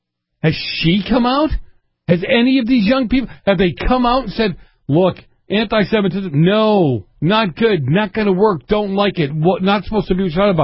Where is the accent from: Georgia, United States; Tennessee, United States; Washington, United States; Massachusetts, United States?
Massachusetts, United States; Boston; now in California, United States; I grew up in Boston, so I came here to California.